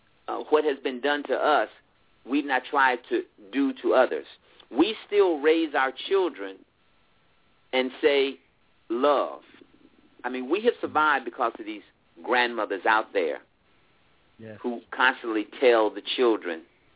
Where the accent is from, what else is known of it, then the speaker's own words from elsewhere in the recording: Chicago, Illinois, United States; For many years, I was a young black man. I grew up in Chicago, and I was just angry.